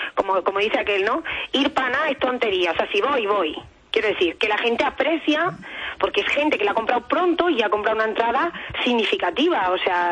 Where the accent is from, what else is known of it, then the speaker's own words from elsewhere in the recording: Guadalupe, Extremadura, Spain; Fenomenal, mi tierra.